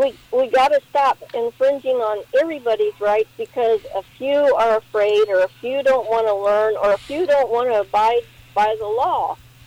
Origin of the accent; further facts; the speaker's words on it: United States; I like our Constitution. I'm American.